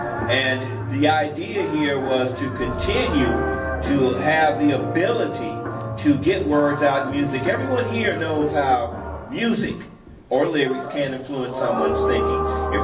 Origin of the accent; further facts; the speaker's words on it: Sacramento, California, United States; I came from Sacramento, California.